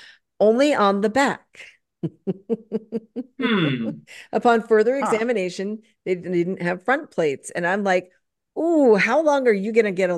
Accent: Rhode Island, United States; So yes, so I am Rhode Islander. I am from Rhode Island. Deal with it.

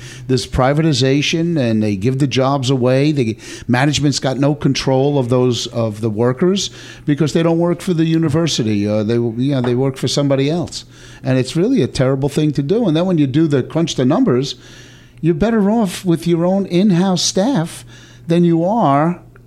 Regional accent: North Massapequa, New York, United States; I mean, I was born and raised in North Massapequa, and my grandmother used to take me to the Aggie school.

